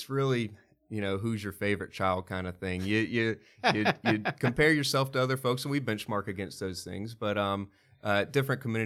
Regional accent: Charlotte, North Carolina, United States; And I'm from Charlotte. You know, I was a park participant growing up. I went to summer camp at Freedom Park.

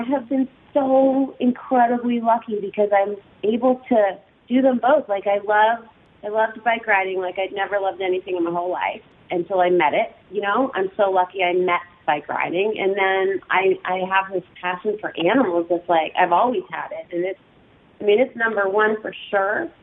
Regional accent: Nova Scotia, Canada; I grew up in Nova Scotia, Canada, which is like south of Newfoundland, and it's one of the Maritime provinces, but it's basically an island in the North Atlantic where it's cold and icy and dark for most of the year.

